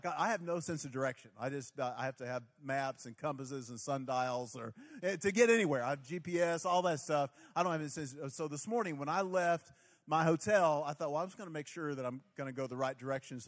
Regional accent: Oklahoma, United States; And as you heard, I'm from Oklahoma.

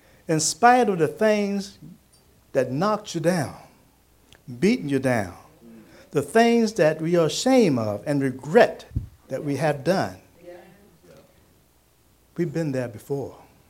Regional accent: Williamsburg, Virginia, United States; I was born and raised in Williamsburg.

